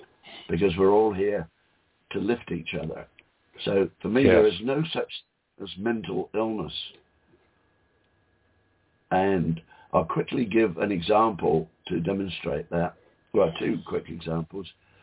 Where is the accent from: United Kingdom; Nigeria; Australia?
United Kingdom; England; I said, no, I'm English.